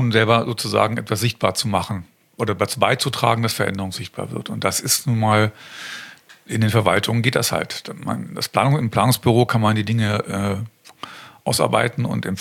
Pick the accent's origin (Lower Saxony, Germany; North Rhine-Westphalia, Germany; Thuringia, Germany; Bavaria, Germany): Lower Saxony, Germany; Göttingen; now in Kassel, Germany; Göttingen war meine alte Heimat. Ich kannte die Stadt, habe in Kassel gelebt